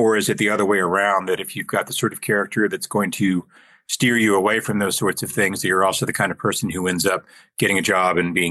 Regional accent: Lubbock, Texas, United States; Like, so my hometown of Lubbock, Texas is a good example of this.

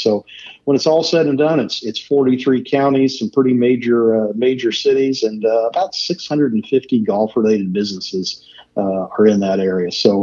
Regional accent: Kansas City, Missouri, United States; I grew up in the Kansas City area, and Tom Watson was my hero.

